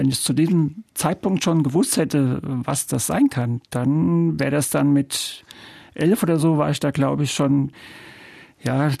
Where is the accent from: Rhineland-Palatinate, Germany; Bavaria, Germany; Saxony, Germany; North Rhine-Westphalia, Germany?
Rhineland-Palatinate, Germany; Mainz; am Schluss bin ich dann vor Ort, an meinem Heimatort